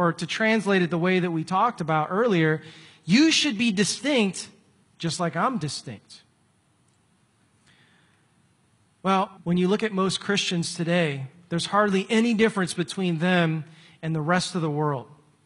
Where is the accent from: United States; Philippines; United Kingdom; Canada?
Philippines; I know, I'm Filipino, we eat weird things